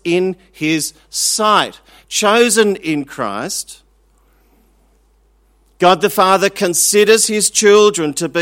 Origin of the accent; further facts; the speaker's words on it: Australia; accent: bogan Australian; Or are they expecting my accent to suddenly shift from bogan Australian to, you know, upper crust British, you know, Archbishop of Canterbury?